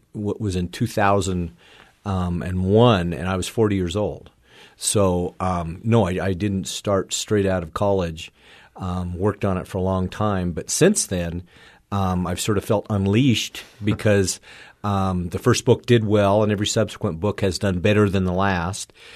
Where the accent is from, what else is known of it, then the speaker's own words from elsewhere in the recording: Wyoming, United States; I remember growing up in Wyoming, seeing the wanted posters